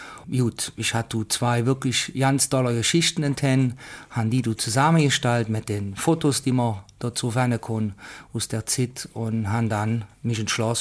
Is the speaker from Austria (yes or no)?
no; Hünningen, Wallonia, Belgium; now in Emmels, Belgium; ich stamme aus Hönningen, Hönningen bei Böllingen, wie man mit Blatt hört, und sehe jetzt alt über 50 Jahre in Emmels. Ich habe einfach noch Wurzeln in Hönningen